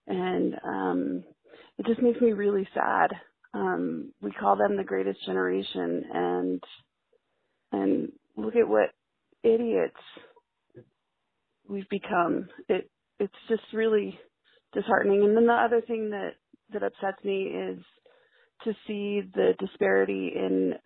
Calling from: Salt Lake City, Utah, United States; I'm calling from Salt Lake City, Utah.

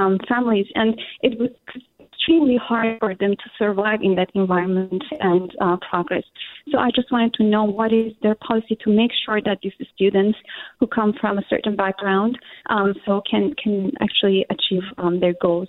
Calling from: San Francisco, California, United States; I'm calling from San Francisco.

